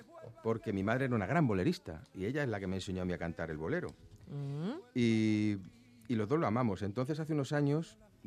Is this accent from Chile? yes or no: no; Andalusia, Spain; born or raised there; also born or lived in Madrid